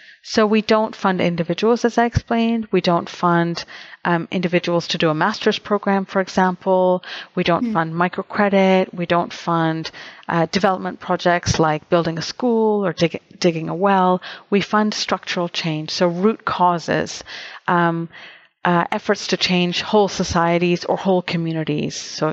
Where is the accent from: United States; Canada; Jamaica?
Canada; Toronto, Ontario; I grew up in Toronto in Canada